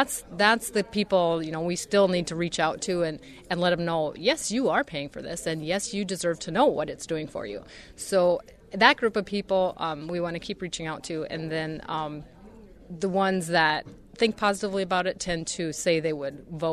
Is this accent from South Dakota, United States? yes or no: yes; Lemmon, South Dakota, United States; I am the producer communications chairman this year, and I'm from Lemon, South Dakota, or close to it.